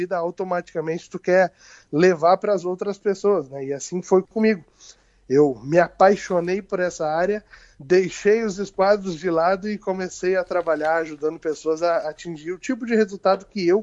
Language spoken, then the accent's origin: Portuguese; Santa Maria, Rio Grande do Sul, Brazil; now in Passo Fundo, Brazil; Eu sou natural de Santa Maria, mas há mais de 6 anos moro aqui do ladinho, em Passo Fundo.